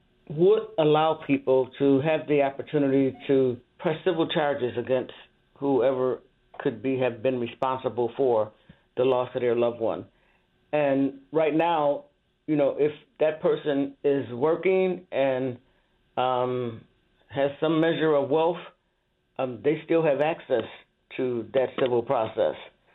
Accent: Buffalo, New York, United States; And we're both from Buffalo, and we both are major Buffalo Bills fans.

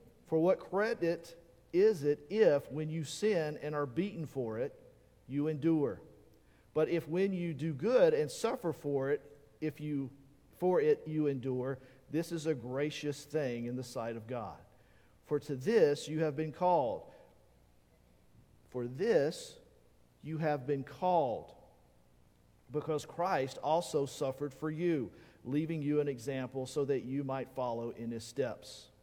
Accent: United States; Now, as an American, that passage rubs us the wrong way, right?

